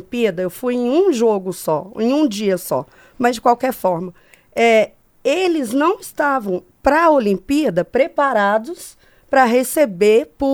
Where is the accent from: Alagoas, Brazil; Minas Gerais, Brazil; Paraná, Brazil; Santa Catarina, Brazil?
Minas Gerais, Brazil; eu não vi lá no interior de Minas, por exemplo, de onde eu venho